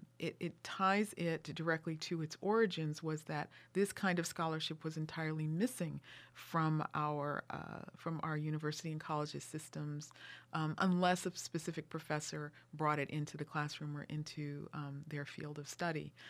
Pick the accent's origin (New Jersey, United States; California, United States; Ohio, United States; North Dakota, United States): California, United States; But when I was growing up in California, smothered chicken, that's what we used to get.